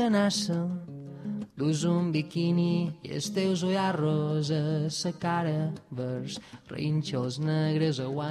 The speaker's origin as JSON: {"language": "Spanish", "region": "Balearic Islands", "country": "Spain", "said": "Eso es un poco los mallorquines, porque aunque sea catalán, soy de Mallorca, de Mallorca, ¿no? Que es una isla y tenemos mucho..."}